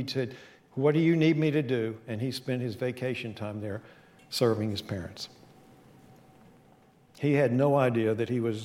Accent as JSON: {"language": "English", "region": "West Virginia", "country": "United States", "tie": "born or raised there", "said": "I grew up in West Virginia, My dad was from South Georgia."}